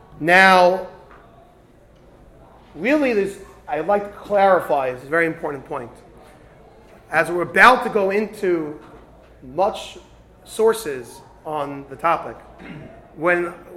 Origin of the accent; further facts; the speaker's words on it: New York, United States; I come originally from New York.